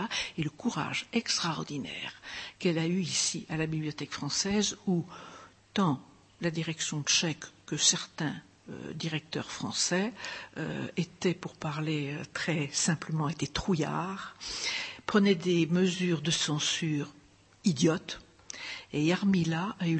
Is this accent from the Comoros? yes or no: no; France; En tant que Française, j'étais honteuse que mon pays ne l'ai jamais remercié officiellement.